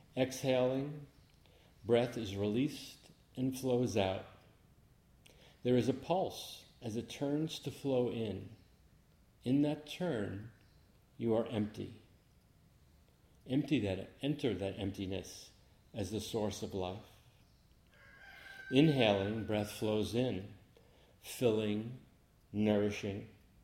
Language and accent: English; Manhattan, New York, United States; moved away as an adult; also born or lived in Arizona; now in Vashon, United States; I moved from Arizona, lived there for 42 years in the desert. I thought I would see how Moses did in the desert for 40 years. I beat him by 2 years. Then it was unbearable anymore. But I'm originally from Manhattan, from New York City.